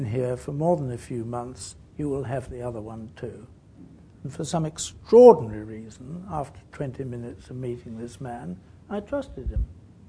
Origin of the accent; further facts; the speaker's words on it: London, United Kingdom; now in Adelaide, Australia; You see, I had a huge advantage because I came from London.